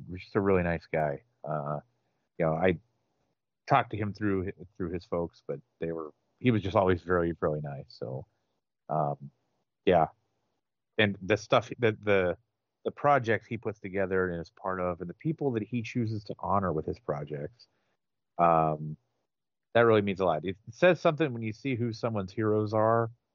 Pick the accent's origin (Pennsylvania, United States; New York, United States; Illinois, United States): Pennsylvania, United States; Pittsburgh; it's one thing to say, yeah, I'm from Pittsburgh, and you see Pittsburgh on the big screen, but when you see your specific slice of the suburbs of Pittsburgh on the big screen